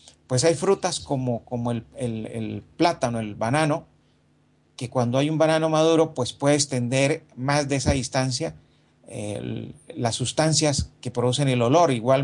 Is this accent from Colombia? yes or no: yes; Colombia; Nosotros en Colombia tenemos dos tipos de zapote